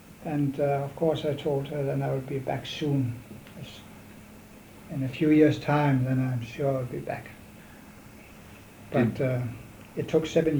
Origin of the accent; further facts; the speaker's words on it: Hostrup, Southern Denmark, Denmark; English is a second language; moved away; And I couldn't speak a word of English. But I came in, I told my mother that I'd like to say goodbye at home. You can walk down with me to the station, but I don't want to see you in Copenhagen standing at the pier.